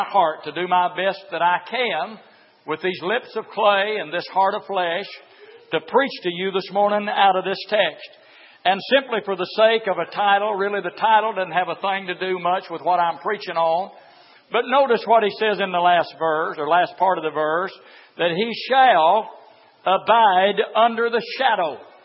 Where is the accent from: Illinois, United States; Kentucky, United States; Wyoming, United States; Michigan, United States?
Kentucky, United States; I'm glad I'm from Kentucky.